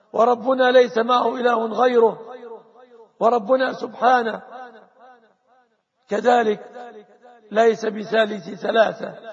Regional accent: Egypt; بلادنا مصر

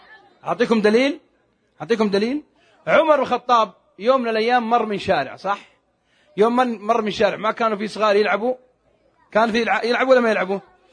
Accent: Al-Qassim, Saudi Arabia; لا عندنا في القصيم ما نسميه ورع

